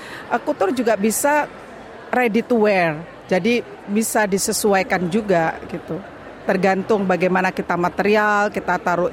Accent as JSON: {"language": "Indonesian", "town": "Melbourne", "region": "Victoria", "country": "Australia", "said": "saya dari Melbourne."}